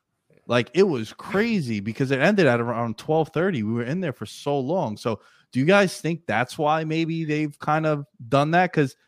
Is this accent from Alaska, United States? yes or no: no; New York City, New York, United States; because I'm from New York City, so they would run a lot of ROH shows.